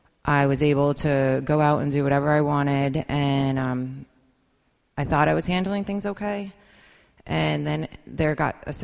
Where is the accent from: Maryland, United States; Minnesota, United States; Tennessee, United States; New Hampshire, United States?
New Hampshire, United States; I grew up in New Hampshire.